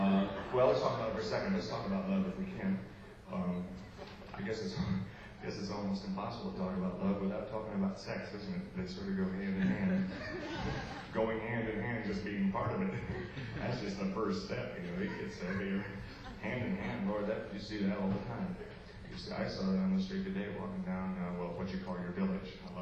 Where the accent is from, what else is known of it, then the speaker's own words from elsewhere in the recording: New York, United States; This is very interesting to me because this is my hometown. I know so little about it because I'm on the road all the time.